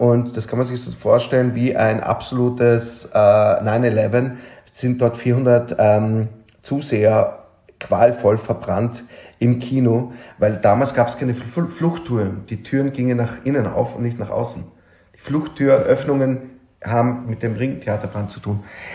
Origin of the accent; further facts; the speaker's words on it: Vienna, Austria; was sozusagen Wien mir schenkt, meine Heimatstadt mir schenkt